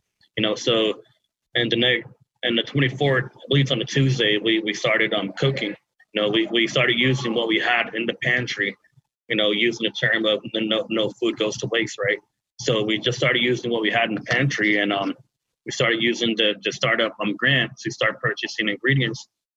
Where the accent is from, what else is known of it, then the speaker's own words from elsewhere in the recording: Denahotso, Arizona, United States; now in St. Paul, United States; I'm Navajo, and I'm from Denahotso, Arizona, which is on the northeast part of the Navajo Nation.